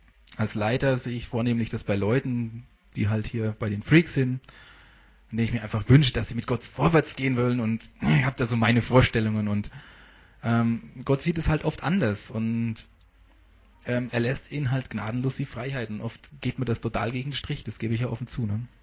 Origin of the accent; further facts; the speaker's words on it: Hammelburg, Bavaria, Germany; gerade in Hammelburg, wo ich aufgewachsen bin